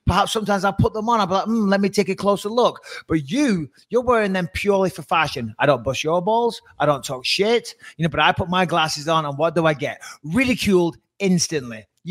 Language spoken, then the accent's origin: English; England, United Kingdom; Obviously, being an Englishman, it rains all the time.